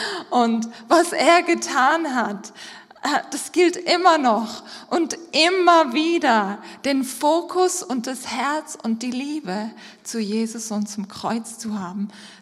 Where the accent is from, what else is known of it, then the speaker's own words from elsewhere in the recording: Papua New Guinea; also born or lived in Switzerland; now in Germany; Ich bin ein Missionskind in Papua-Neuguinea aufgewachsen. Und dann, ich komme aus der Schweiz, dann bin ich nach Deutschland